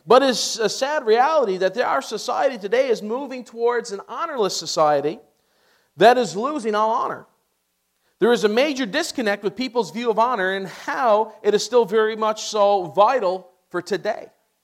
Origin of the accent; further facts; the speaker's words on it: Newfoundland and Labrador, Canada; I am from Newfoundland.